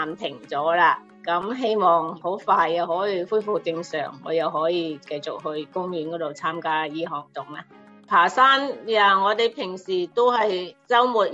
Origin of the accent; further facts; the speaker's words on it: Zhongshan, Guangdong, China; moved away as an adult; now in United States; 我系响中国广东中山长大的，我是2008年7月份移民来到美国，到美国已经13年了。